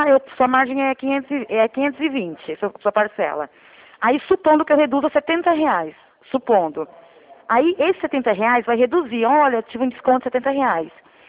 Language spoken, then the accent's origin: Portuguese; Capivari, São Paulo, Brazil; Na verdade, eu sou de Capivari